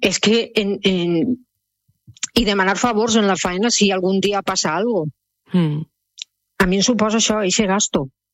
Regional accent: Pego, Valencian Community, Spain; xiques del meu poble, jo sóc de Pego

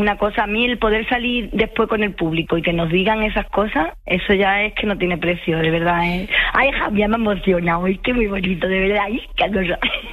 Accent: Seville, Andalusia, Spain

